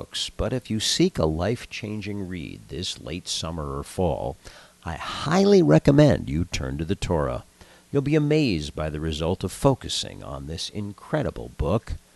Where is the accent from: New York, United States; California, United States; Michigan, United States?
California, United States; Los Angeles; Still, why did any of this interest a Jewish boy growing up in Los Angeles, California, very far from the major theaters of this old conflict?